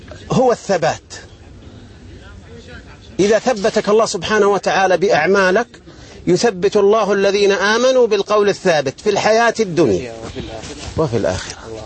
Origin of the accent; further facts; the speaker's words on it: Tabuk, Tabuk Province, Saudi Arabia; انا من اهل تبوك.